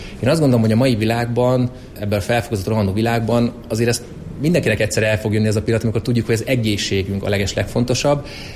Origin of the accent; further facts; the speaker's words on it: Miskolc, Borsod-Abaúj-Zemplén, Hungary; mi is nagyon szeretjük Miskolciként a Lilafüredi kisvasutat